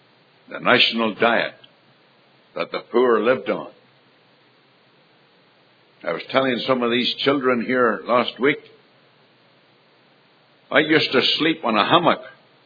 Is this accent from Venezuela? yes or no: yes; Venezuela; moved away; People think I'm an Irishman. Well, really? I was born in South America, in the land of Venezuela. My parents were missionaries to that land.